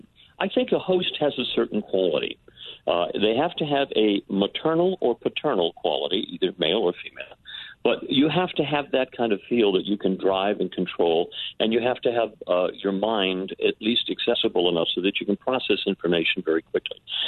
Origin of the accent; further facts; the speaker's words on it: West Hartford, Connecticut, United States; I have to say that I had great parents growing up in West Hartford, Connecticut